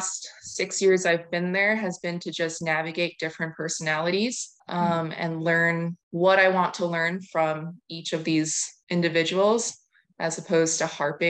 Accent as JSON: {"language": "English", "region": "Connecticut", "country": "United States", "tie": "born or raised there", "said": "So I grew up in Connecticut. So New York City seemed like the best place to end up after college."}